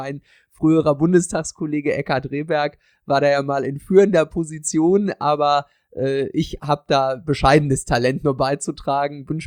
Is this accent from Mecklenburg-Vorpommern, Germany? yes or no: yes; Ueckermünde, Mecklenburg-Vorpommern, Germany; Und da kommt ja auch das schöne Vorpommern und meine Heimatstadt Ueckermünde unter anderem.